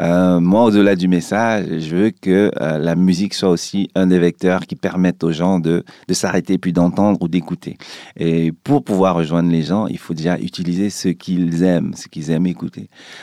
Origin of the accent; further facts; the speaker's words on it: Cameroon; now in Canada; Alors moi, je suis un gars de Longueuil, pour ceux qui savent un peu le Canada. C'est une banlieue de Montréal, dans la province de Québec. Et donc, c'est là-bas que j'ai quitté le Cameroun pour rejoindre mes parents.